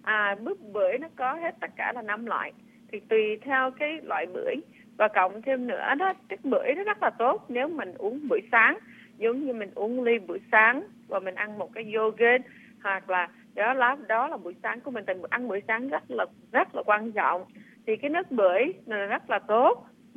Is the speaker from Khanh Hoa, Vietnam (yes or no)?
no; Huế, Thừa Thiên Huế, Vietnam; now in United States; Tại trước mình người Huế thì cái bưởi mà kiểu thanh trà mà giống như mình làm gỏi đó